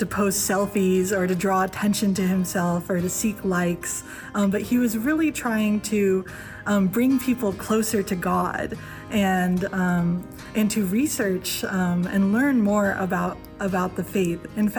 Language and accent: English; Portland, Oregon, United States; I grew up in the Pacific Northwest. I was raised in Portland, Oregon.